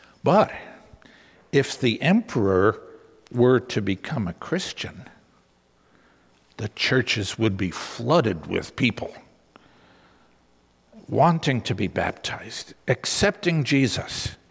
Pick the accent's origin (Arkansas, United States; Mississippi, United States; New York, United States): New York, United States; New York City; Perhaps you know that I grew up in New York City.